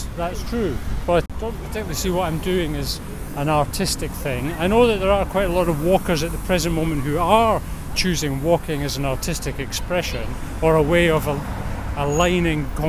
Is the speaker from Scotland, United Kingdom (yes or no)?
yes; Edinburgh, Scotland, United Kingdom; also born or lived in London; I was brought up in Edinburgh.